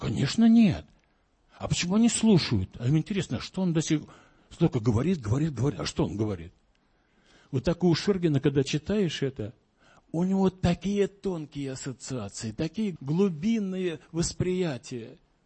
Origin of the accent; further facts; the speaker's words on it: Ryazan Oblast, Russia; now in Moscow, Russia; Кстати, я из Рязанского села, у меня тоже вся полнота жизни прошла в селе. В Москве это уже не жизнь.